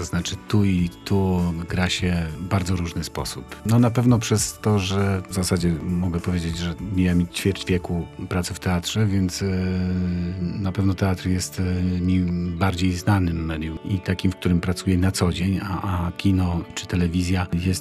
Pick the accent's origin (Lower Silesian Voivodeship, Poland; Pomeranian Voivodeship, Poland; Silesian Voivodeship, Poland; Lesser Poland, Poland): Pomeranian Voivodeship, Poland; Sopot; also born or lived in Gdynia; Jestem z urodzenia gdynianinem. Skończyłem szkołę podstawową w Sopocie, bo jestem sopocianinem. Nie mogłem się urodzić w Sopocie, dlatego urodziłem się w Gdyni. Wróciłem do Sopotu po studiach teatralnych, po studiach aktorskich.